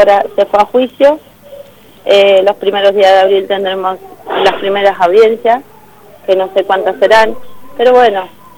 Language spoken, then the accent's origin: Spanish; Picún Leufú, Neuquén, Argentina; no soy de Picún, soy de Picún y no conozco mucho Neuquén